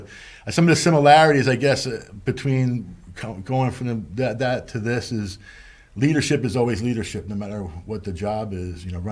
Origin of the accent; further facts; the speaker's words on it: Baltimore, Maryland, United States; I'm from Baltimore originally.